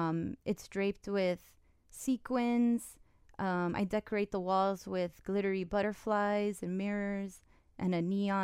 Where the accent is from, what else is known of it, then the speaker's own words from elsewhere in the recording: Miami, Florida, United States; So I grew up in Miami since I was a kid with Hispanic parents.